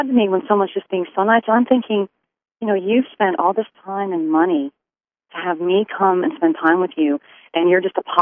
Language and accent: English; the South, United States; Maybe just because I'm a Southerner, I don't know